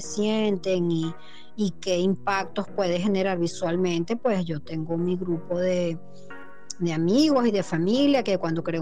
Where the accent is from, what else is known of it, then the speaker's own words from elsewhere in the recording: Venezuela; se va a fortalecer nuestra identidad, la autoestima y nuestro arraigo como venezolanos.